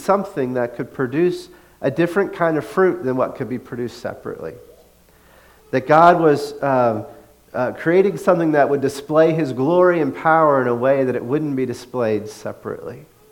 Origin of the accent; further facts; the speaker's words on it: the South, United States; And I grew up in the South, and racism kind of takes a different form in the South than it does up here.